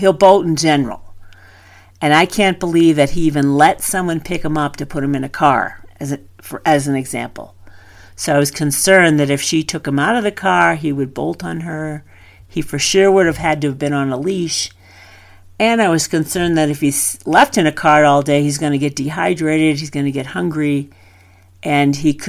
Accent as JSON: {"language": "English", "region": "New England", "country": "United States", "said": "I could hear because I'm from New England."}